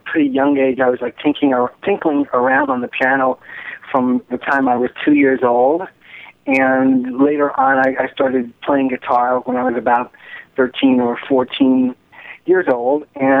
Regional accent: New York, United States; Well, I'm a New Yorker, and we were going to see … on his 83rd birthday

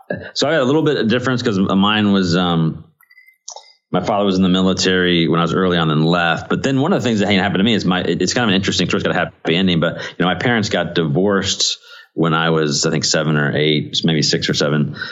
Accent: Yuma, Arizona, United States; born there; so I was born in Yuma, Arizona, where there's a Marine base there. And then that's where I was born.

